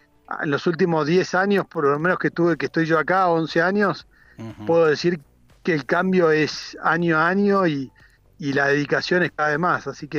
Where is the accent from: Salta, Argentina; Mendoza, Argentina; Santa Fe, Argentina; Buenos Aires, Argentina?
Buenos Aires, Argentina; also born or lived in Europe; primero soy de Buenos Aires, no tengo esa bandera salteña o tucumana o catamarqueña.